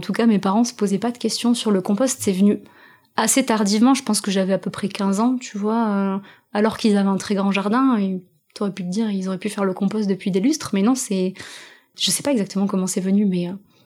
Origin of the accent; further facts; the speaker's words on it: La Bastide-Saint-Pierre, Occitanie, France; Moi, j'ai grandi à Montauban, et ouais. Plus précisément dans un village à côté de Montauban qui s'appelle La Bastide-Saint-Pierre. 3000 habitants, avec beaucoup de jardins, beaucoup d'espaces, de nature, beaucoup de voitures aussi.